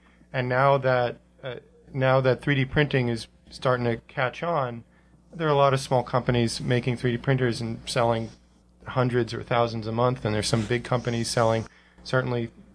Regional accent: New York, United States; from Long Island.

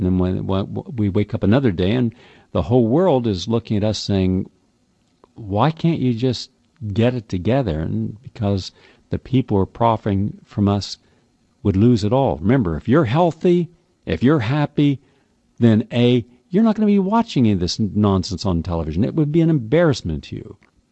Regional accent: West Virginia, United States; I'm this guy from West Virginia. I don't think anyone in West Virginia ever owned a tuxedo.

